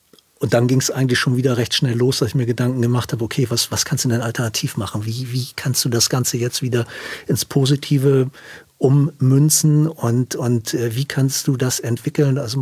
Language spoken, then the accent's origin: German; Hamburg, Germany; ich bin im Süden von Hamburg groß geworden und hatte immer einen wahnsinnigen Naturbezug.